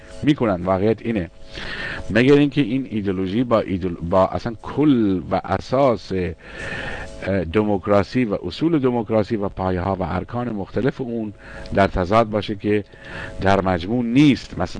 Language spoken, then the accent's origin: Persian; Iran; هممون به عنوان یک ایرانی که احساس مسئولیت میکنیم